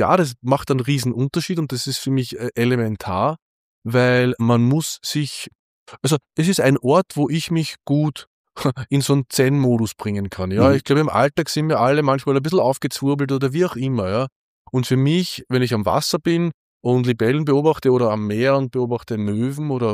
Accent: Upper Austria, Austria; now in Vienna, Austria; sie beginnt auch tatsächlich in Oberösterreich, weil ich bin an der Traun aufgewachsen und habe immer schon viel Zeit am Wasser verbracht.

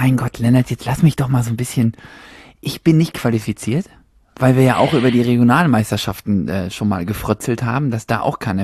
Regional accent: Berlin, Germany; Kann ich als Berliner für den WDTV?

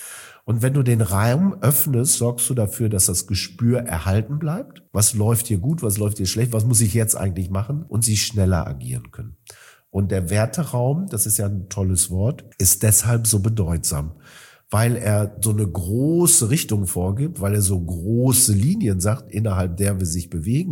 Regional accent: Marl, North Rhine-Westphalia, Germany; Ich komme aus Mahl. Mahl ist neben Gelsenkirchen noch ein bisschen hässlicher als Gelsenkirchen. Auch eine große Zeche gehabt, Auguste Victoria. Da bist du geprägt, dass Maloche wichtig ist.

